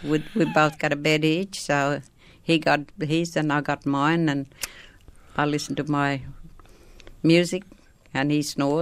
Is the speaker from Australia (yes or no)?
yes; Coober Pedy, South Australia, Australia; also born or lived in Bulganya Station; it's not that far from Coober Pedy, but I grew up around Coober Pedy and Lake Phillips and all like that.